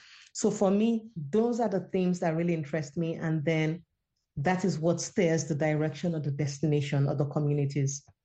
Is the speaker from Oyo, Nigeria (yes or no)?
no; Lagos, Nigeria; English is a second language; now in Sweden; In Lagos. I grew up in Lagos.